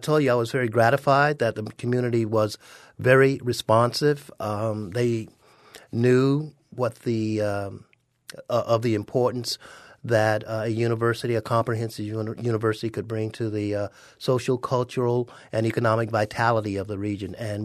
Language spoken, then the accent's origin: English; Florida, United States; born there; well, you know, one thing that's very different about this state is that it's my home state. I was born in Florida, so it makes it special in my heart.